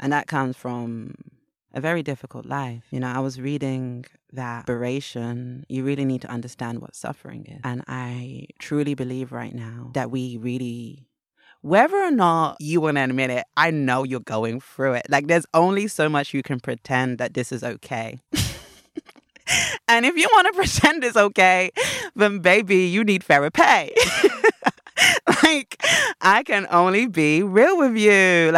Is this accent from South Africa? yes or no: no; England, United Kingdom; I'm from England